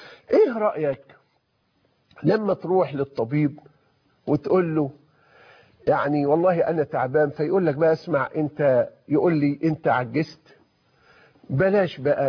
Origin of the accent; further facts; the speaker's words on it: Egypt; وإحنا عندنا في مصر نقول يا بختي من بكاني وبكي علي